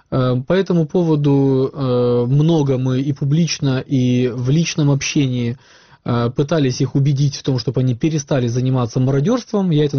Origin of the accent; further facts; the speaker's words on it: Crimea, Ukraine; Я, как крымчанин, понимающий вине, могу сказать